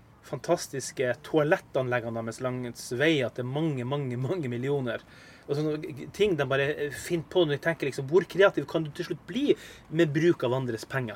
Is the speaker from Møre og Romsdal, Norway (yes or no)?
no; Finnmark, Norway; Jeg jo nærmest vaksinert mot varme. Jeg kommer jo fra Øst-Finnmark.